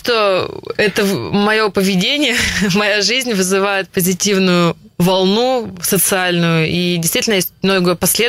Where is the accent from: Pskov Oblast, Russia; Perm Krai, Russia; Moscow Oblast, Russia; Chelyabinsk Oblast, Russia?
Perm Krai, Russia; Perm; я выросла в Перми, я соревновалась в России